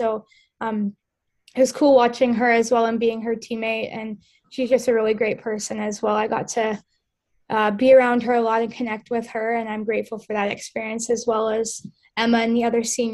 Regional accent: British Columbia, Canada; And then being from British Columbia, like, I played a bit of boys hockey growing up because there wasn't as much female hockey when I was really young.

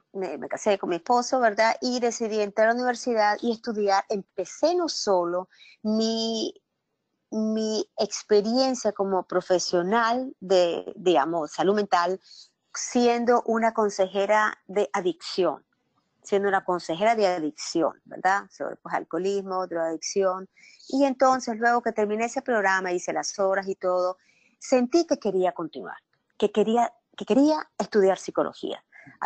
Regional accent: Nicaragua; Como dijiste, soy nicaragüense y a los 12 años yo perdí a mi papá.

